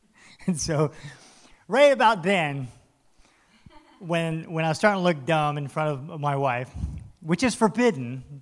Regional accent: Florida, United States; I'm from South Florida. I like to jump from really high places, you know.

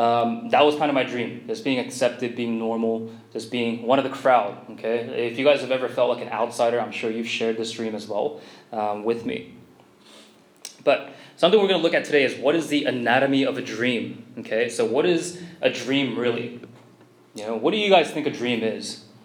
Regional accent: South Korea; And then way below that was me as like one of the lone Asians, you know, and they're like, where are you from? You know, what is that place? Korea, where is that? Is that in China?

